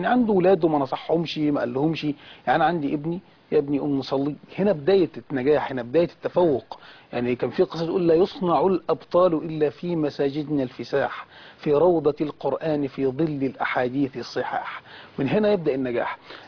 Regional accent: Egypt; خصوصا عندنا في مصر

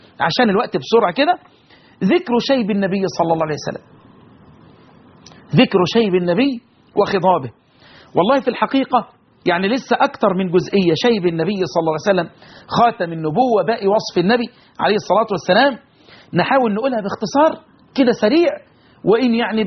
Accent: Egypt; بلدنا مصر

